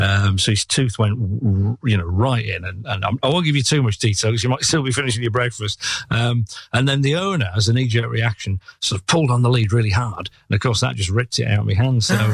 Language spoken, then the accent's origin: English; Yorkshire and the Humber, United Kingdom; although I'm from Yorkshire originally, I was living in the Northampton area.